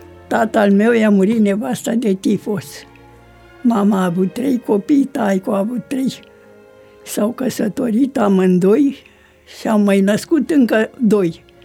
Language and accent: Romanian; Moțăței, Dolj, Romania; born there; Eu m-am născut în comuna Moțăței Sat.